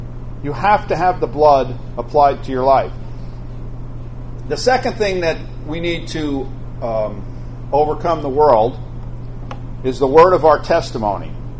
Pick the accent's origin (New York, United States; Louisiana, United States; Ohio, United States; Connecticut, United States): New York, United States; because I'm from New York. You're supposed to do that. It's the way we drive.